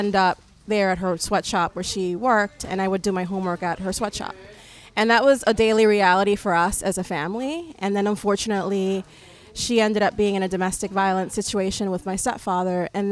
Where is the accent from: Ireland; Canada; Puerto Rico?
Puerto Rico; Bayamón; born there; also born or lived in New York City; I'm Puerto Rican and Dominican. I was born in Bayamo, Puerto Rico, and my mother's from the Dominican Republic.